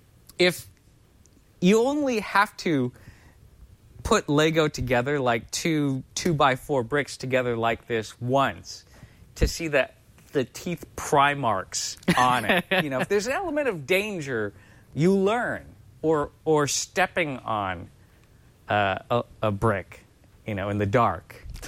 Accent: Los Angeles, California, United States; I grew up in Los Angeles, and my home was it was a single parent family, and it was really my mom that raised me

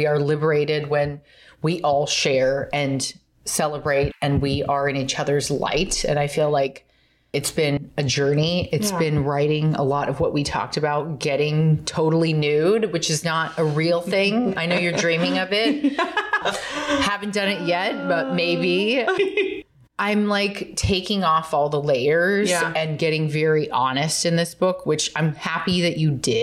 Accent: California, United States; As a Californian, born and raised, we have issues.

